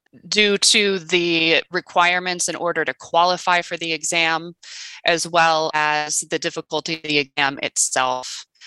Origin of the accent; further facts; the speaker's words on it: Boulder, Colorado, United States; now in New York State, United States; I've bounced around a lot, but I have been settled in the Finger Lakes region of New York State, which is basically northwest area of New York State for well over a decade now. Grew up in Boulder, Colo